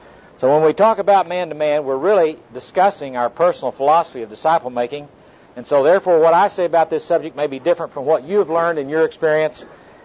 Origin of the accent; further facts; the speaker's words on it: Oklahoma City, Oklahoma, United States; I'm from Oklahoma City, and I'm a businessman there